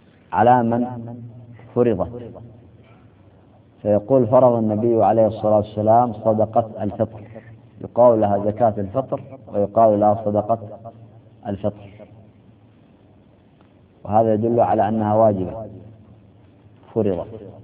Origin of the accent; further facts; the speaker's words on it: United Arab Emirates; اليوم عندنا في الإمارات خدم وخادمات يأتون بهؤلاء من بلاد بعيدة